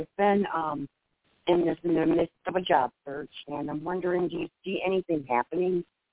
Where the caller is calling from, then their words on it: Michigan, United States; I'm calling from Michigan